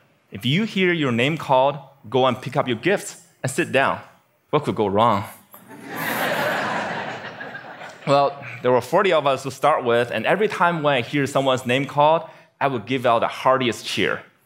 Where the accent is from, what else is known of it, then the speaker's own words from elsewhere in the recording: Beijing, China; Bill Gates came to my hometown, Beijing, China, to speak